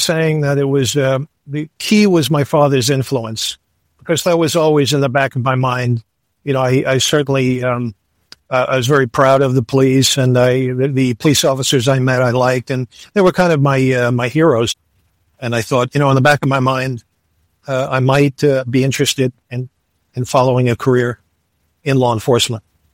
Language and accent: English; Brooklyn, New York, United States; So I'm from Brooklyn, New York. I'm the oldest of five kids.